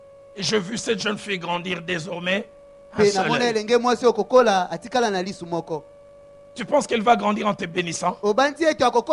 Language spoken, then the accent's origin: French; Lausanne, Vaud, Switzerland; Dans le quartier où j'ai grandi à Lausanne